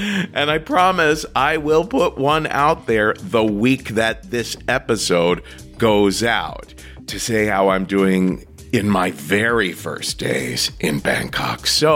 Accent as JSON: {"language": "English", "town": "Cincinnati", "region": "Ohio", "country": "United States", "tie": "born or raised there", "said": "We're going to hear from a fella from my hometown of Cincinnati, Mr. Scott Howell."}